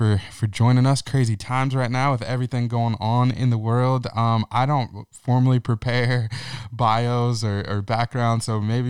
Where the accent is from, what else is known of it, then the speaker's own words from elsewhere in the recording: Michigan, United States; It's like I grew up in Michigan, so Pistons fan by nature